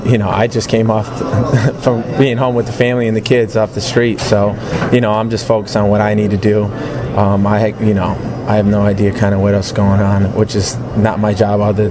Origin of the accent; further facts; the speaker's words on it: Connecticut, United States; I'm from Connecticut, so the local teams are either going to be the Giants, the Jets, and the Patriots.